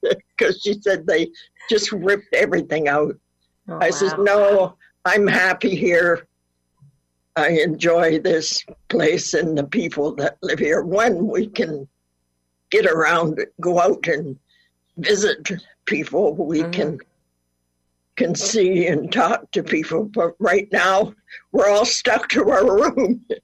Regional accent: Guelph, Ontario, Canada; Always lived in Guelph.

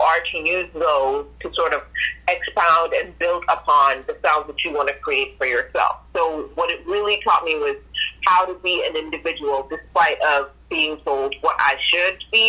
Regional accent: Guelph, Ontario, Canada; now in Hamilton, Canada; No, I grew up in Guelph.

